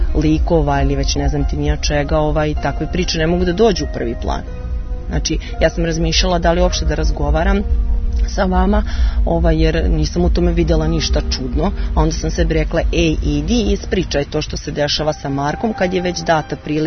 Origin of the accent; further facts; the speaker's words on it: Čelarevo, Vojvodina, Serbia; also born or lived in Belgrade, Serbia; Ja sam se iz Beograda vratila u malu sredinu, ja sam se vratila svojom odlukom, on se vratio zbog bolesti oca. Ali, ja ne znam, znači, mi živimo, na primjer, na 30 km od Novog Sada